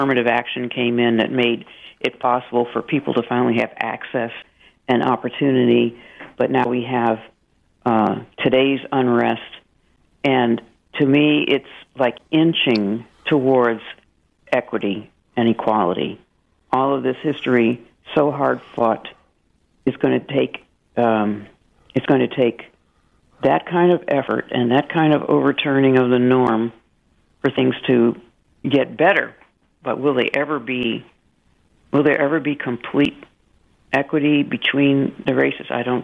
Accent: New York, United States; We came from New York and went down there without ever expecting any trouble.

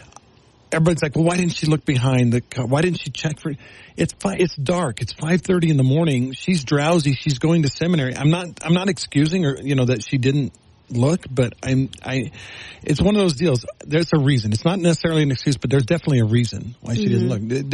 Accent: Texas, United States; I can tell you this, growing up in Texas, you did not address adults without a sir or a ma'am if you were under the age of 18.

